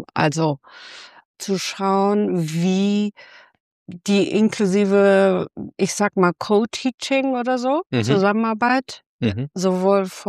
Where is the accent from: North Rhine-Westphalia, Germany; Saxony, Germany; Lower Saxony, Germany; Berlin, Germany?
North Rhine-Westphalia, Germany; ich bin im Lippischen groß geworden.